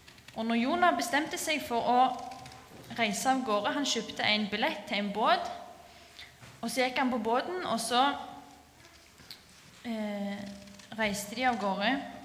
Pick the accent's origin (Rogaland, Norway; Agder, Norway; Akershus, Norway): Rogaland, Norway; Jørpeland; og jeg kommer fra Jørpeland. Så jeg har tatt ferie i dag. Jeg er 20 år.